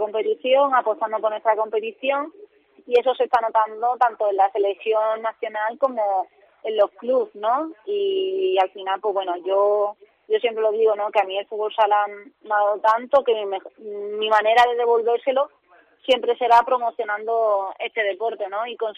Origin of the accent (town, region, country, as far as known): Cádiz, Andalusia, Spain